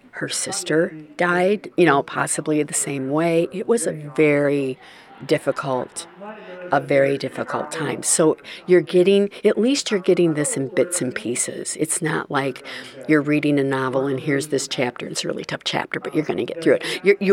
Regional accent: Crete, Illinois, United States; I'm from Crete, Illinois.

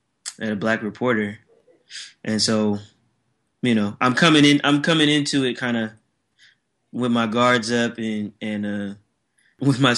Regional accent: California, United States; You know, I'm coming from the Bay Area, which is probably one of the most liberal places in America.

